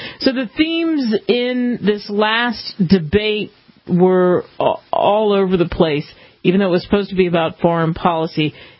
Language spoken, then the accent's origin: English; Philadelphia, Pennsylvania, United States; I grew up in Philly, outside of Philly. And how many times did I walk by Independence Hall?